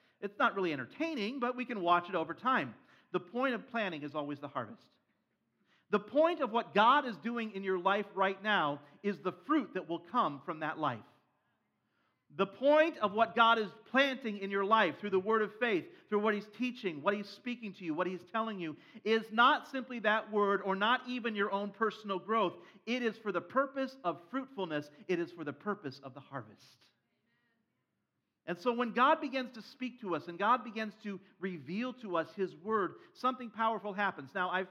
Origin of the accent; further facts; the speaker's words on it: Ohio, United States; Now, I grew up in Ohio, northern Ohio, and not really a farming area, but just south of us, there were, you know, farming areas.